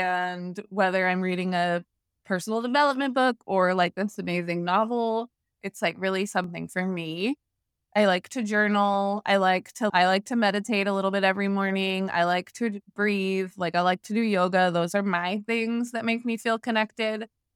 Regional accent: California, United States; I'm from Northern California, like Humboldt County, really far in the woods.

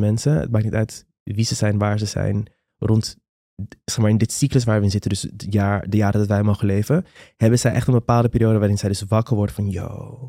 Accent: Curaçao; Want ik kom uit Curaçao en ik weet niet eens wat dat betekent. Ik was 28 toen. Ik ben al minstens 37.

